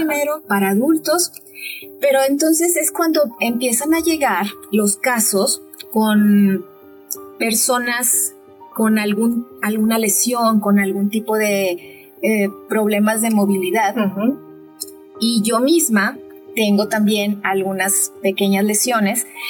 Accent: Monterrey, Nuevo León, Mexico; Yo vengo de Monterrey, y entonces había una o dos escuelas

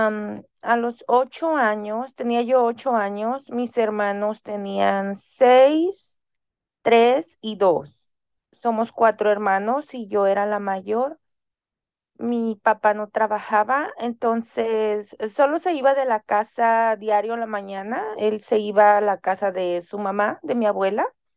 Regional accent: Mexico; moved away as an adult; now in United States; Yo soy mexicana, soy inmigrante, llegué a Estados Unidos desde los 18 años, en el año 2000. Ahora ya tengo 23 años aquí.

